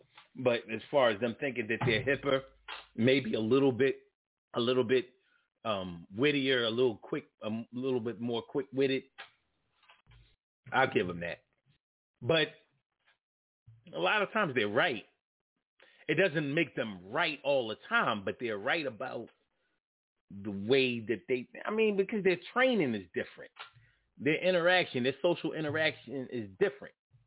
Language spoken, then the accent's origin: English; New York City, New York, United States; also born or lived in Philadelphia; And then when they find out that I was raised in New York City, they said, oh, New Yorkers think that they're better.